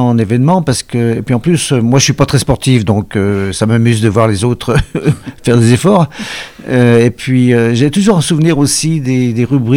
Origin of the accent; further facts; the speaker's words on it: Lyon, Auvergne-Rhône-Alpes, France; born there; Parce que je suis né à Lyon, j'ai fait mes débuts à Paris, ensuite je suis revenu à Lyon